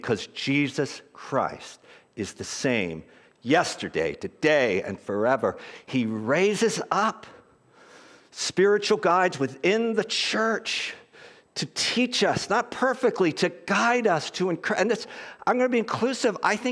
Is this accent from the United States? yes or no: yes; Philadelphia, Pennsylvania, United States; Not because I'm from Philadelphia